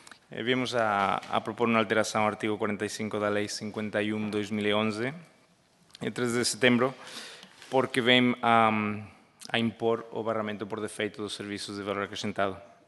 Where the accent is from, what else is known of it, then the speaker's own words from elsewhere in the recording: Spain; Eu sou espanhol e temos atividade também na Espanha e em outros países.